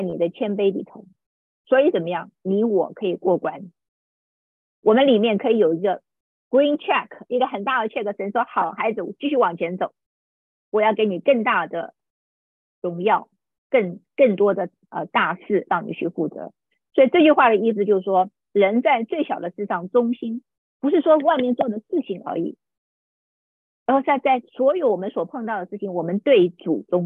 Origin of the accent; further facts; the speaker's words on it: China; 就好像我们中国人取名字一样，都很有意义的。